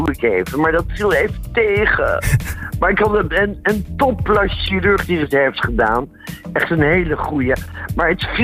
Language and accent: Dutch; Rotterdam, South Holland, Netherlands; Ja, en hier in Den Haag, als Rotterdammer, wat doe ik hier in Den Haag?